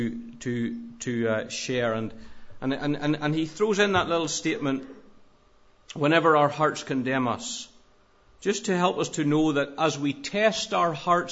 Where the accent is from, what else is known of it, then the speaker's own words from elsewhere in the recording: Northern Ireland, United Kingdom; moved away as an adult; And we came from Northern Ireland not with a whole pile, but we came with some stuff about us because we had been working for a number of years.